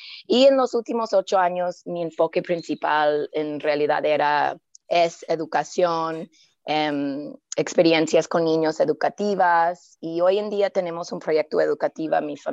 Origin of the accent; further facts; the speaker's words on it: Buffalo, New York, United States; moved away as an adult; now in Mexico; yo originalmente yo soy de Buffalo, en Nueva York, una ciudad ahí cerca de Canadá, en el estado de Nueva York, en Estados Unidos. Y cuando cumplí 21 años, vine a México a viajar y explorar y conocerme, y aquí me quedé. Acabo de cumplir 40